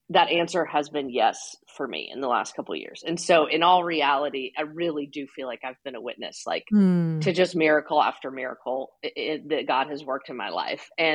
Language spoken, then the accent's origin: English; Nashville, Tennessee, United States; I am from Nashville, born and raised here, still live here.